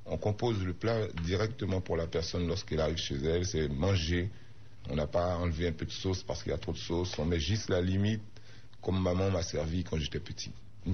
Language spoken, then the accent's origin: French; French Guiana; je suis guyanais. Ça fait 23 ans qu'on était à la Porte des Lilas avant de déménager pour venir ici.